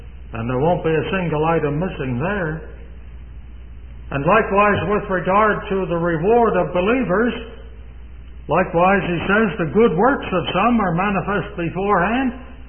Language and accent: English; Pennsylvania, United States; I come from Pennsylvania. And the Pennsylvania Dutch have a lot of theories about the right time to sow the seed.